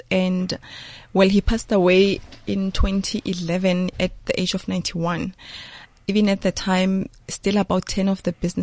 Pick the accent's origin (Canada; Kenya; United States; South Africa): South Africa; Skukuni, Limpopo; now in Pretoria, South Africa; Well, I'm basically from Skukuni. That is in Limpopo.